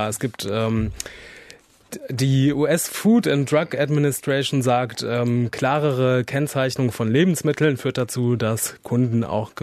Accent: Siegen, North Rhine-Westphalia, Germany; Ich komme ja aus Siegen

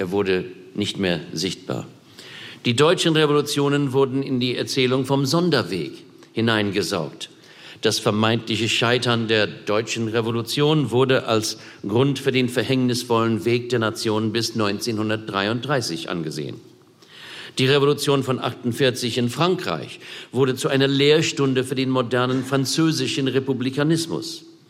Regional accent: Australia; als Australier kann ich das von mir selbst leider noch nicht behaupten.

